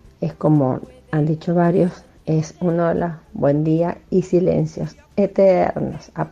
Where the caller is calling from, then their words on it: Mendoza, Argentina; de Mendoza y en realidad se nos está complicando cada vez más la convivencia